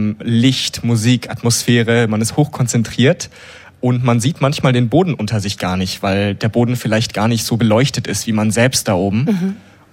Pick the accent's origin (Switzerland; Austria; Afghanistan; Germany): Germany; Ich bin aus Süddeutschland.